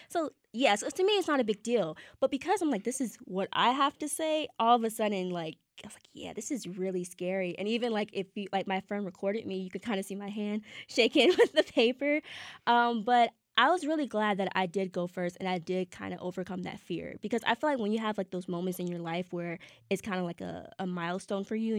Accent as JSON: {"language": "English", "town": "Savannah", "region": "Georgia", "country": "United States", "tie": "born or raised there", "said": "basically this poem is about how I believed my experience growing up in Savannah, Georgia was like."}